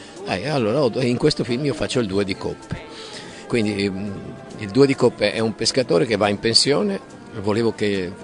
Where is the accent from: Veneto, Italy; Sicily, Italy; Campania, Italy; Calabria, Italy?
Veneto, Italy; perché l'accento non è il tuo, anche se io sono veneto, quello è diverso dal mio